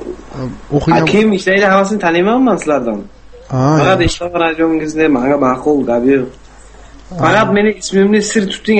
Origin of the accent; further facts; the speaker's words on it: Bukhara, Bukhara Region, Uzbekistan; now in United States; Yo'q, Buxorodanman aka.